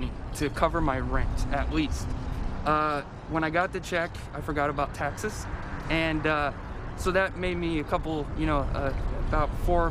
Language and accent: English; Burke, Virginia, United States; I am from Burke, Virginia, and I'm trying to support myself as well as my daughter.